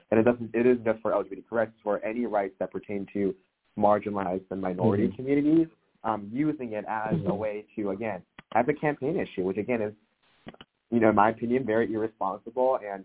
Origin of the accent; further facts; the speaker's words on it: Detroit, Michigan, United States; I was born in Metro Detroit, raised in Metro Detroit, go to school here in Michigan.